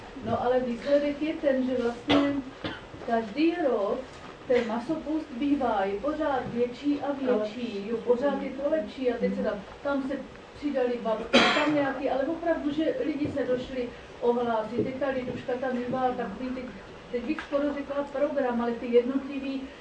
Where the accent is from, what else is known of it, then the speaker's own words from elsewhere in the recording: Moravia, Czechia; now in Jirkov, Czechia; Morava je rozšířená o Jirkov. Nás je tam hrozně moc, akorát, že vlastně my jsme z Obstijova